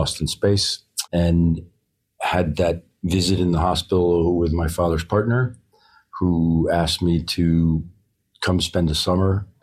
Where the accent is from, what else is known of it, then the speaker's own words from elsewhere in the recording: Larchmont, New York, United States; Growing up, I didn't enjoy sailing, didn't really enjoy boats, certainly not as much as my dad and mom did. I was from Larchmont, New York, and a very famous yacht club called the Larchmont Yacht Club